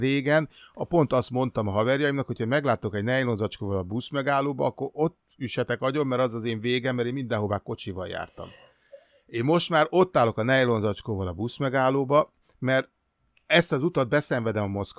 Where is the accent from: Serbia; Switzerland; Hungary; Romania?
Hungary; Budakeszi, Pest; mert én alapja vagyok Budakesziről származom